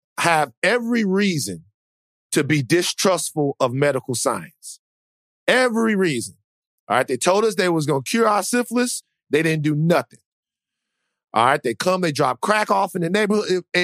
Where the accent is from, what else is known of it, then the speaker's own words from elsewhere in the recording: Baton Rouge, Louisiana, United States; I'm from Baton Rouge.